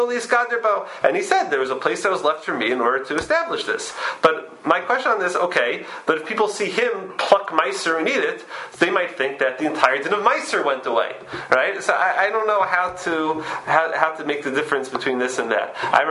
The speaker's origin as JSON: {"language": "English", "town": "Queens", "region": "New York", "country": "United States", "tie": "born or raised there", "said": "Yeah, when I grew up in Queens. There is Yeshiva Central Queens was the more modern school. That's where I went"}